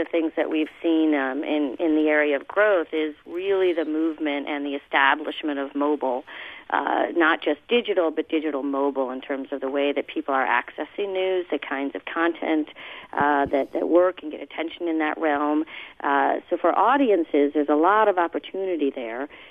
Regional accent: Glendale, United States; I grew up in Glendale, went to high school here, and have now been out in the D.C., Maryland area for the last several years, but always love to come back.

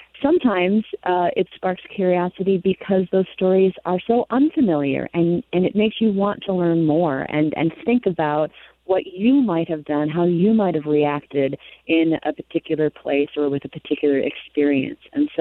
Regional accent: Minneapolis, Minnesota, United States; I grew up in Minneapolis

